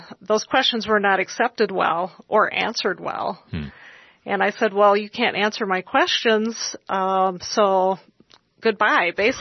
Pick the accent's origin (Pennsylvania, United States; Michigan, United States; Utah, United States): Utah, United States; I am from Utah, so living amongst the Mormons and being part of the Mormon religion, it really is a culture and a community.